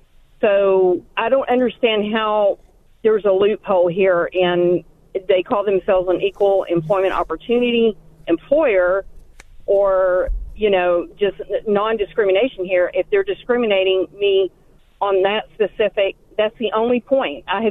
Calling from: Texas, United States; I'm calling from East Texas.

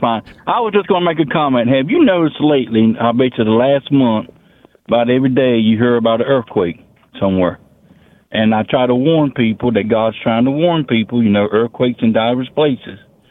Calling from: North Carolina, United States; I'm from North Carolina.

